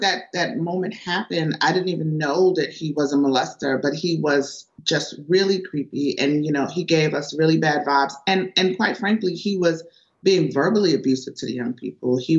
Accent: New York, United States; I mean, I'm from New York and I've seen people intervene

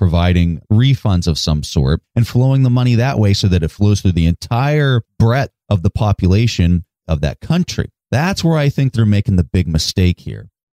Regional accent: United States; So that's where I'm concerned as an American.

